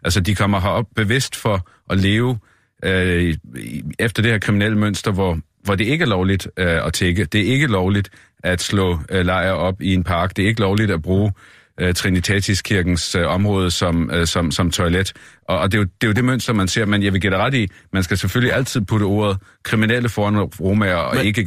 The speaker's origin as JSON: {"language": "Danish", "region": "Zealand", "country": "Denmark", "said": "Men jeg kommer jo fra Lolland"}